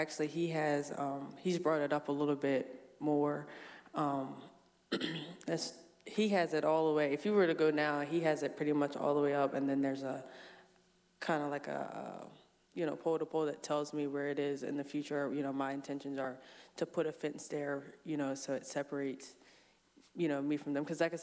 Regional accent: Delaware, United States; Yeah, apparently in the summertime, I guess I'll smell Allen's or whatever, but I'm from Sussex County, so I think it'll smell good to me.

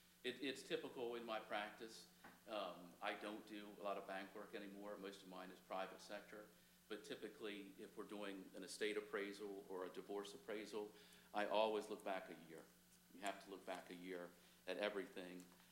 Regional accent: Seaford, United States; I'm born and raised in Seaford for 3 generations.

